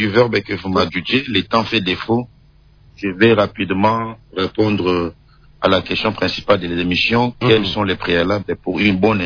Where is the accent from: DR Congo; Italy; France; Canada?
DR Congo; Avant d'être musicien, nous sommes Congolais.